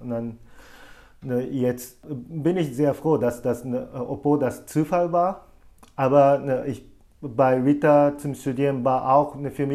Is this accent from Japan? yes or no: yes; Japan; German is a second language; aber wenn ich nach Japan zurückgehe und dann in meine Heimatstadt bleibe, das passiert gar nicht.